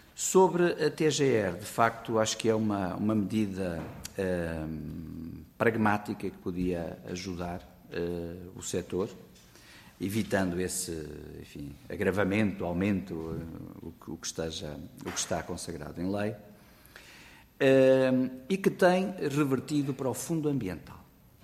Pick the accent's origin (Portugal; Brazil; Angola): Portugal